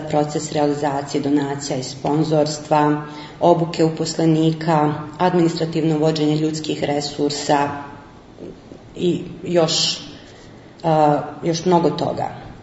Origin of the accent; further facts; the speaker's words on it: Zenica, Federation of Bosnia and Herzegovina, Bosnia & Herzegovina; now in Sarajevo, Bosnia & Herzegovina; Rođena sam u Zenici, ali već više od dvije decenije živim u Sarajevu. Osnovno srednje obrazovanje završavam u rodnom gradu